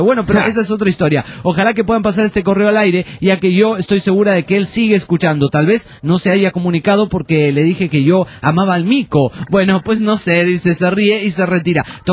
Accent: Ciudad Juárez, Chihuahua, Mexico; Soy de Juárez, Chihuahua, México.

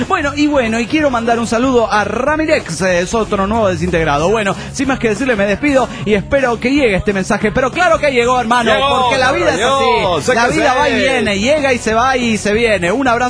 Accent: Caracas, Capital District, Venezuela; de Caracas, Venezuela.

